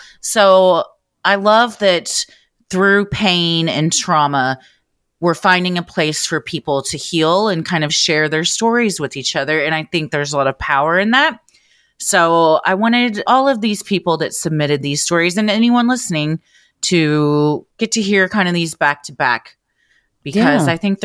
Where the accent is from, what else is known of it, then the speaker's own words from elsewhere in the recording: Utah, United States; Since I'm from Utah, you can bet we have funeral potatoes and green jello with whipped cream on top at every big family dinner.